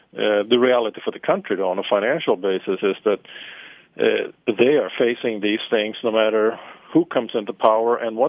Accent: Sweden; I'm from Sweden as well

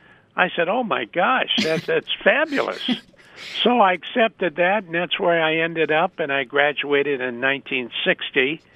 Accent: Detroit, Michigan, United States; I grew up in the Detroit area, and we had no problems when I grew up. Everybody was friendly.

